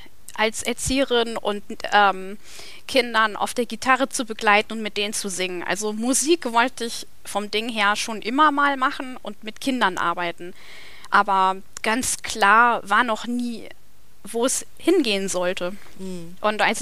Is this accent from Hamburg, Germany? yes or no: yes; Hamburg, Germany; born there; meine Eltern sind aus dem Iran, aber ich bin in Hamburg geboren.